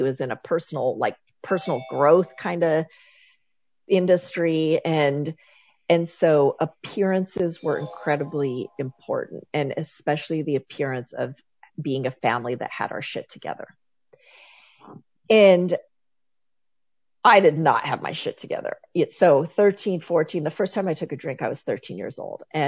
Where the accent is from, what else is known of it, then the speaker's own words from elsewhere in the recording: South Dakota, United States; I grew up in South Dakota in the late 80s and early 90s.